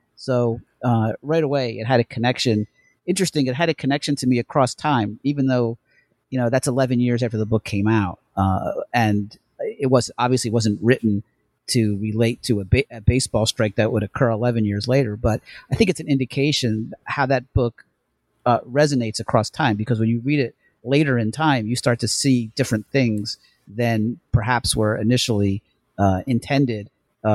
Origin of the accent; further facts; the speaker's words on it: Trenton, New Jersey, United States; Well, I grew up in Trenton, New Jersey, and I was always a Phillies fan.